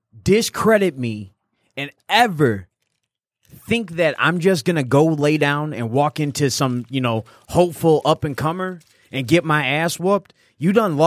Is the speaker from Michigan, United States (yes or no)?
yes; Detroit, Michigan, United States; I came from Detroit, born and raised.